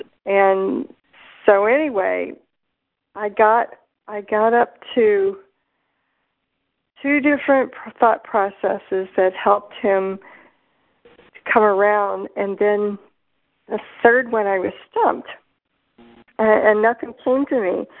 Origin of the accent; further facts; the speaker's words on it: St. Louis, Missouri, United States; I'm from St. Louis, but I'm actually in Florida right now.